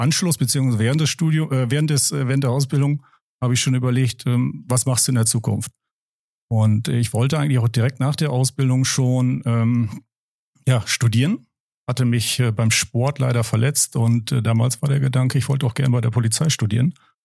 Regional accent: Hoogstede, Lower Saxony, Germany; Komme gebürtig aus Hochstede, bin dort auch aufgewachsen. Lebe jetzt aber seit über 20 Jahren schon mit meiner Frau und meinen beiden Kindern. Das sind zwei Mädels in Emlichheim. Und bin eigentlich komplett in der Grafschaft verwurzelt.

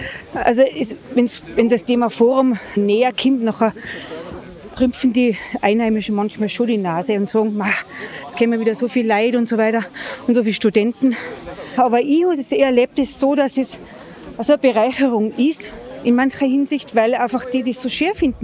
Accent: Wildschönau, Tyrol, Austria; Ich bin mit 16 Jahren nach Alpbach gekommen. Ich komme ja aus der Wildschönau. Das andere Tal drüber.

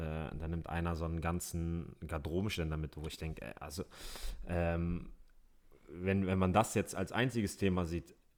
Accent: Hamburg, Germany; ich bin in Hamburg geboren, in Barmbek aufgewachsen. Das ist ein Stadtteil, der ist sehr Multikulti, und ich bin so aufgewachsen

